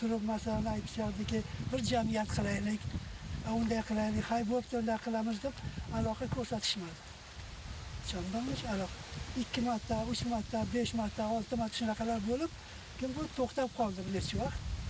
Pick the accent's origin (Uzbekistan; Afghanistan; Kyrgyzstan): Afghanistan; Kabul; also born or lived in Anqoy; Biz 2-3 sinfda o'qib, Kobulga kelib qoldik keyin. Kobulda bo'lsa o'sha qolib ketdi, yana o'sha oxirgacha men Kobulda edim. Yana kelib 1982-yilda bu yerga Nyu-Yorkdan o'zimga tashildim.